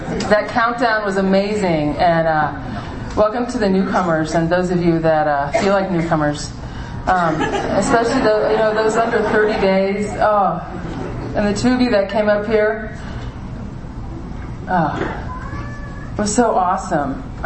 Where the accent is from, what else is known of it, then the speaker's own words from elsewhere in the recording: Seattle, Washington, United States; born there; I was born in Seattle to an alcoholic family.